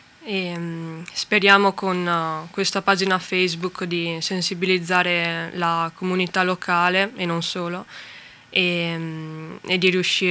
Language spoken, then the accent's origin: Italian; Rocca Pietore, Veneto, Italy; il mio paese Rocca Pietore